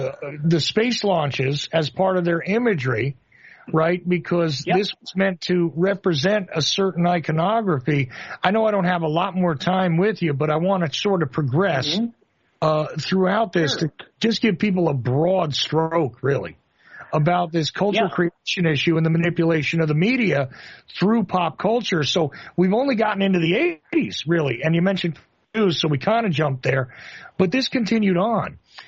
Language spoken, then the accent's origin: English; New Jersey, United States; is from the same place I am. You know, I was from New Jersey.